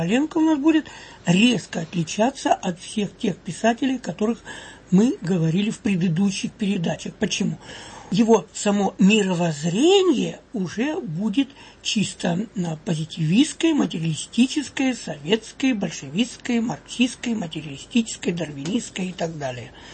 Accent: Nizhny Novgorod Oblast, Russia; я же из Нижегородской губернии

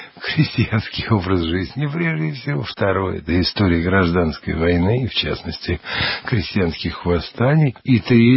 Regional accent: Moscow, Russia; Я москвич. Родился и прожил всю жизнь в Москве.

